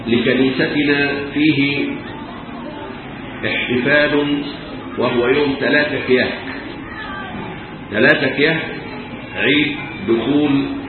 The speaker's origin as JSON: {"language": "Arabic", "country": "Egypt"}